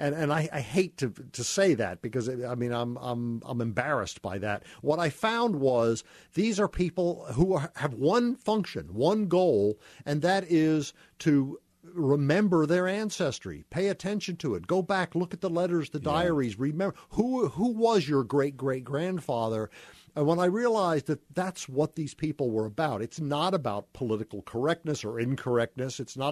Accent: Tallahassee, Florida, United States; also born or lived in New Jersey; Well, I was born in New Jersey, grew up in Tallahassee, Florida. So, I mean, here I am, a Yankee, going into first grade in a very southern school in Tallahassee

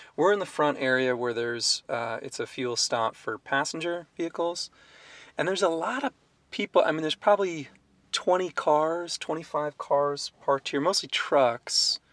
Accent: Pendleton, Oregon, United States; I'm from Oregon originally, from Pendleton.

